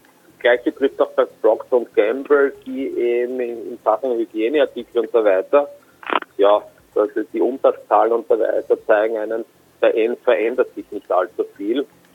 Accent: Austria; Ich komme aus Österreich

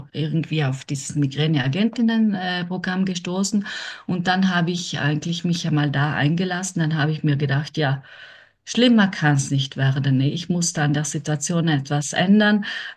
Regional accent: Trentino-Alto Adige, Italy; ich komme aus Südtirol, also ich bin 45 Jahre alt

